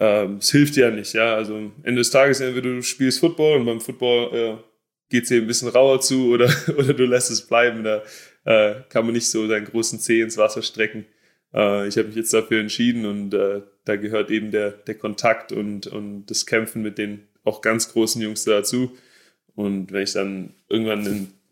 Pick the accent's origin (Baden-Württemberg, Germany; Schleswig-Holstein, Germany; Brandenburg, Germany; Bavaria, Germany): Baden-Württemberg, Germany; Also ich glaube, nach Berlin kann ich als Schwabe nicht mehr ziehen.